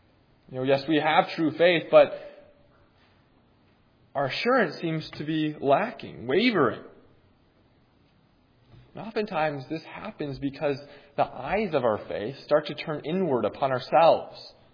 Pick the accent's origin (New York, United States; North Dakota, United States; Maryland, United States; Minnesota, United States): Minnesota, United States; I grew up in Minnesota, as I alluded to before, the land of 10,000 lakes.